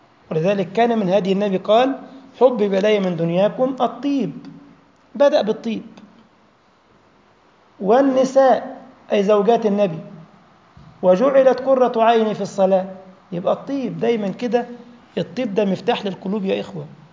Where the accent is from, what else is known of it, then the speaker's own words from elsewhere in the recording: Egypt; طلعت شوكولاتاية ملبس، بنسميها احنا ملبس عندنا في مصر